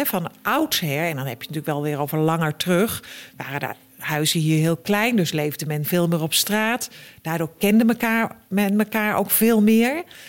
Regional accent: Utrecht, Netherlands; Ik kom uit Utrecht, hoor. Maar niet uit Wijkzee, maar ik kom wel uit Utrecht.

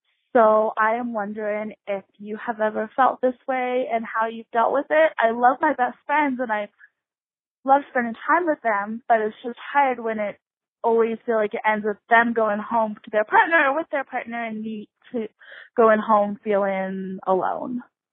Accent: Colorado, United States; I'm 22 and from Colorado.

